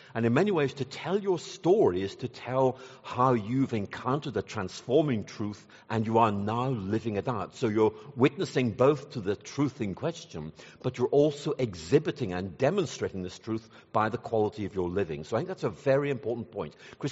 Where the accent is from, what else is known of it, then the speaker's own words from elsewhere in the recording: Ireland; now in Lubbock, United States; I was born in Ireland and really grew up there. And this is back in the 1960s when I was a teenager.